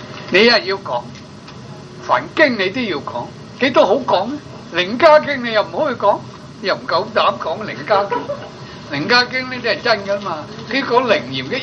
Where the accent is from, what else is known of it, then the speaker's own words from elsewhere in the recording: China; 中國冇嘢㗎，我哋中國人佢適合中國人嗰種籠統嘅思想。